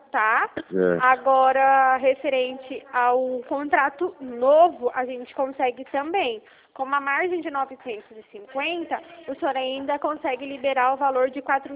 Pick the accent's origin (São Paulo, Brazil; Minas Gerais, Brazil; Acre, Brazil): São Paulo, Brazil; Bauru; eu sou de Bauru